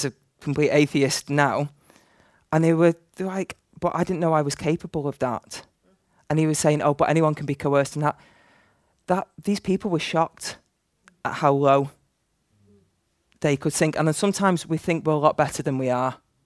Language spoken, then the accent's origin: English; Manchester, North West England, United Kingdom; I'm from Manchester. So I moved here.